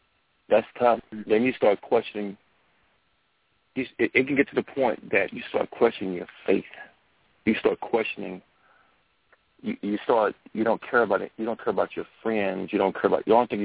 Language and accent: English; Louisiana, United States; I grew up in Louisiana in nothing but pine trees. Pine trees, as far as you can see, pine trees.